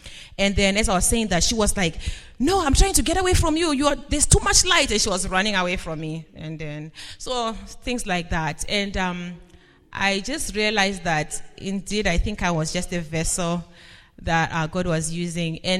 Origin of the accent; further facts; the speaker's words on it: Philadelphia, Pennsylvania, United States; I said, sir, please, I'm not … I'm from Philadelphia.